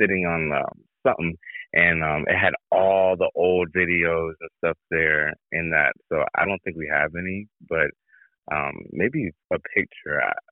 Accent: Sebring, Florida, United States; also born or lived in Lake Wales; But I'm from Sebring, you know, that's where I've always lived, my family lives, born and raised. Sebring, Florida.

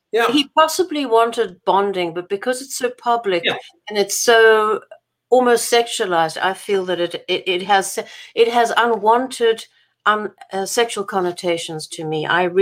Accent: South Africa; also born or lived in Canada; now in United States; I'm Canadian. I immigrated from South Africa to Canada and then the US.

